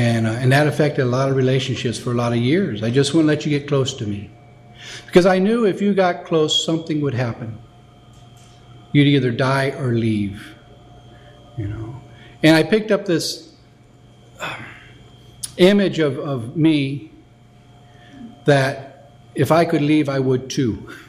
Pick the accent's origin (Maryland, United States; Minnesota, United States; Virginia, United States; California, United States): California, United States; Ontario; I grew up in Ontario, but she'd take us out to San Bernardino